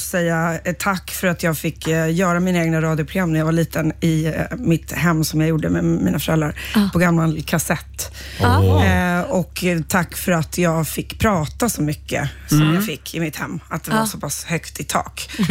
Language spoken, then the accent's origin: Swedish; United States; Jag glömmer att jag är amerikan.